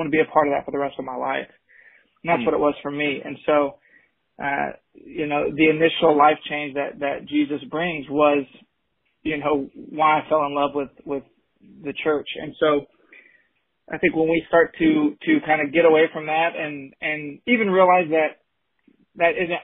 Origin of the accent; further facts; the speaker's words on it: Dallas, Texas, United States; I live in the Dallas area. That's where I'm from. Grew up here in Dallas.